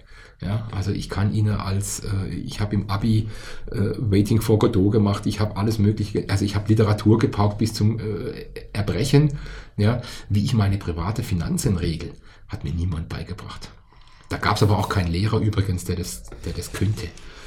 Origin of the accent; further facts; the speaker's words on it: Baden-Württemberg, Germany; Ich komme aus der Südwestecke Deutschlands. Also bei den Schwaben spricht man gar nicht übers Geld. Bei den Badern schon ein bisschen eher, weil wir etwas mehr Lebemänner sind.